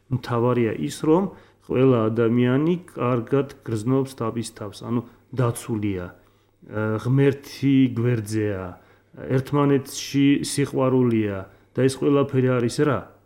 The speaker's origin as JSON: {"language": "Georgian", "town": "Akhaltsikhe", "region": "Samtskhe-Javakheti", "country": "Georgia", "tie": "born there", "said": "მე დაბადებული ვარ ახალციხეში, ზუსტად ებრაულ რაიონში."}